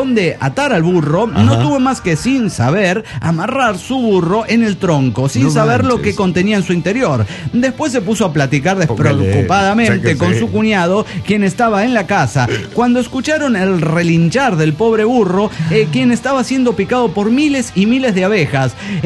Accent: Mexico City, Mexico; Soy el demonio del DF mexicano.

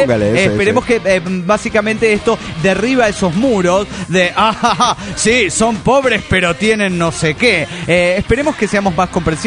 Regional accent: Buenos Aires, Argentina; aquí pasa el próximo en Buenos Aires, Argentina. Pues sí, lo paso en mi tierra natal.

